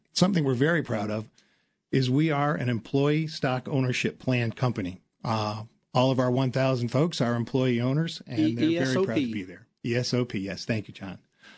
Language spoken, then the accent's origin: English; Massachusetts, United States; I'm from Massachusetts originally.